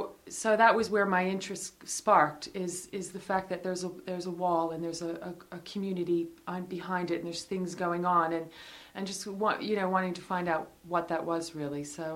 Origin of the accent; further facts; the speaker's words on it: Philadelphia, Pennsylvania, United States; now in Armley, United Kingdom; Yeah, I live here in Armley, and I'm originally from Philadelphia.